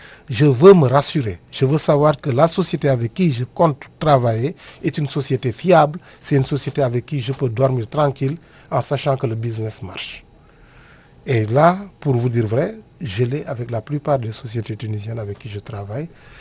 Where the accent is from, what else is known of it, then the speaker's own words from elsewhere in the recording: Senegal; comme chez nous au Sénégal, à la société sénégalaise.